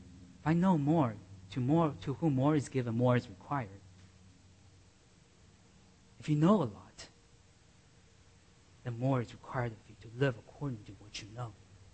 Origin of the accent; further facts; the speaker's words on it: Taiwan; when I was young, and I grew up in Taiwan